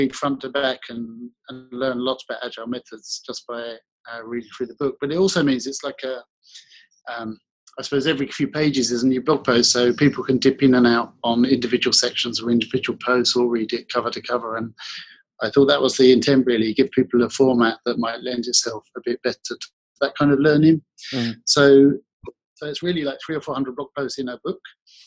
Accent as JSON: {"language": "English", "region": "South East England", "country": "United Kingdom", "also_born_or_lived": "Australia", "accent": "slightly Australian", "said": "I'm from Kent in England, and I have a little bit of Australian accent after spending a couple of years there, I'm told, but no Australian."}